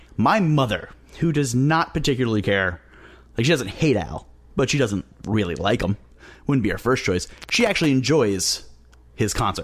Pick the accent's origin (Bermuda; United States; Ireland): Ireland; Because I am an Irish person.